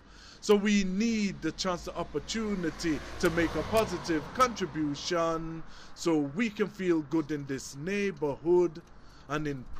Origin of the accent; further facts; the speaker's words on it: Liverpool, North West England, United Kingdom; I was born and raised in Liverpool, and I chose Princes Boulevard because I've always lived in this area, Liverpool 8, which is now known as Tuxted after 81.